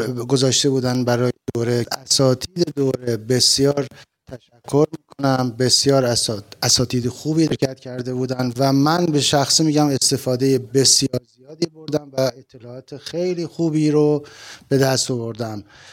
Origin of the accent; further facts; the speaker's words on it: Kerman, Iran; از کرمان اومدم برای آموزش این دوره